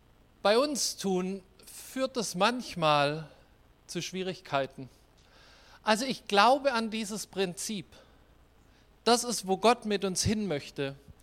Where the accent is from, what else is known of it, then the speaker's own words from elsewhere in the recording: Winterbach, Baden-Württemberg, Germany; ich komme aus Winterbach, da war die Mafia, die hat Leute auf offener Straße erschossen, im Auto.